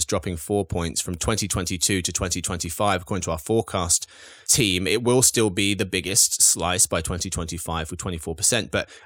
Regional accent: England, United Kingdom; I'm English

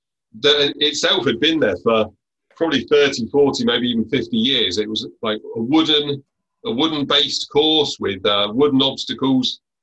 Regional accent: Abingdon, South East England, United Kingdom; Which is in my hometown of Abingdon in Oxfordshire.

